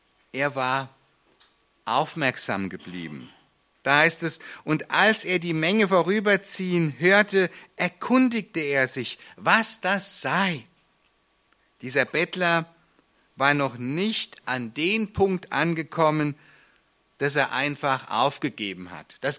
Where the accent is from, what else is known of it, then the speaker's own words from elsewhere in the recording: Traunreut, Bavaria, Germany; Übrigens, ich komme aus Traunreuth.